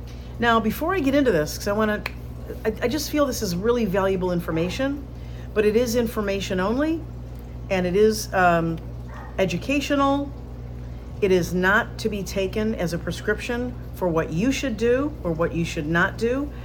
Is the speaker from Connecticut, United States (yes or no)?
no; New York, United States; I was born and raised in the Finger Lakes region and had a couple of homes throughout my lifetime on Canandaigua Lake, Honeyway Lake